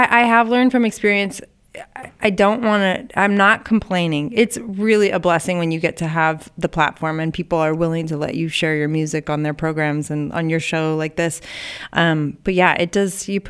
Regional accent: Eureka, California, United States; I grew up in Eureka, California, a really small town up in in the Redwoods.

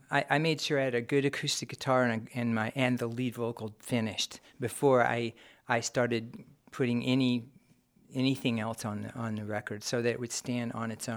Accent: Sacramento, California, United States; I'm from Sacramento, and that's kind of how that all started.

